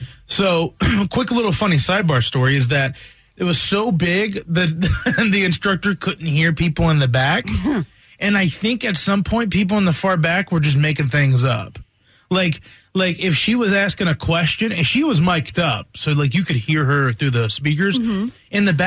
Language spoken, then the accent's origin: English; Roanoke, Virginia, United States; I there's in my hometown of Roanoke, Virginia, there's this all-you-can-eat Chinese buffet